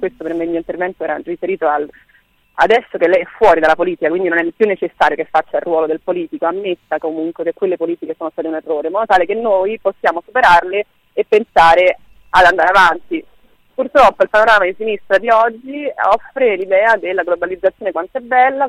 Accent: Rome, Lazio, Italy; perché sono di Roma

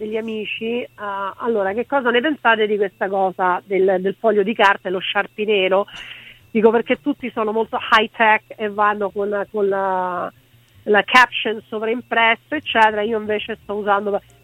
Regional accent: Rome, Lazio, Italy; sono nata e cresciuta a Campo dei Fiori

